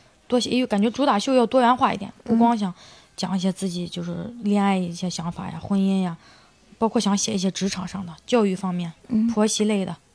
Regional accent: Shaanxi, China; 我是在陕西一个县城长大的。 嗯，我老家在县城。

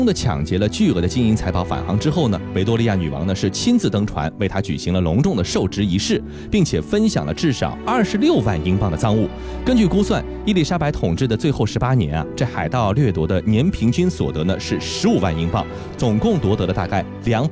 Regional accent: China

